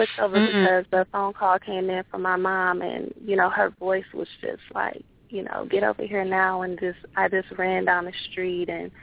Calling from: Cleveland, Ohio, United States; I'm calling from Cleveland, Ohio.

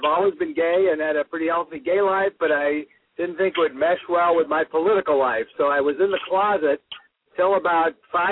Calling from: Laguna Beach, California, United States; Well, yes … I'm calling you from Orange County, California. I live in Laguna Beach, and I have been a longtime politico.

